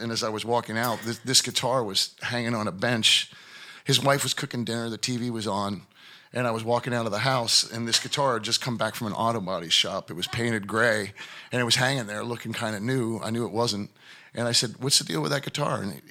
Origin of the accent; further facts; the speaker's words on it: Pennsylvania, United States; now in New York, United States; And like the first gig was in my hometown, which is outside Pittsburgh, Pennsylvania.